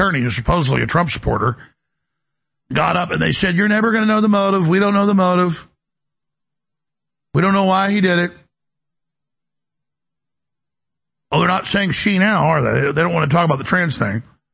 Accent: Dallas, Texas, United States; And I grew up in Dallas when it was the most dangerous city in the country off and on.

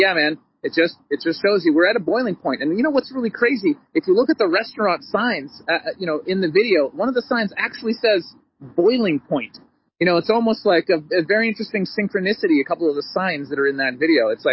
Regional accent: Canada; I've always been proud to be Canadian

